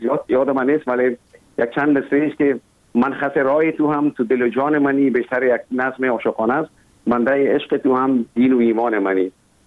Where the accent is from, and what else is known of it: Kabul, Afghanistan; born there